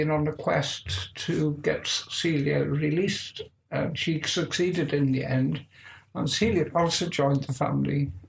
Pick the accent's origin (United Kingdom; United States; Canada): United Kingdom; Wales; born there; I was born in South Wales in the South Wales Valleys, 1949.